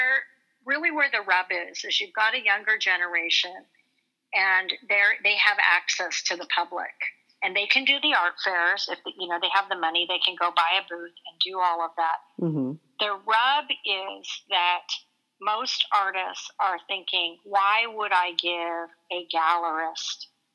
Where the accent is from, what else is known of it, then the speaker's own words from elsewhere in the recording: United States; I'm thinking about doing a series called Art in Indian Country because I'm Native American.